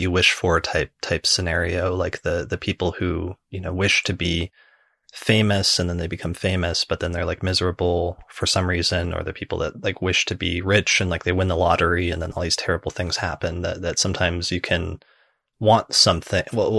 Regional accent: Denver, Colorado, United States; also born or lived in Seattle; I grew up in Denver essentially and lived here most of my life. But when I was like 19, I moved to Seattle for a year

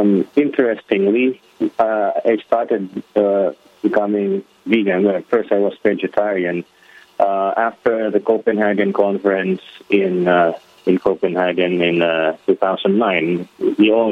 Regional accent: Philippines; since I'm from the Philippines, we like warm food.

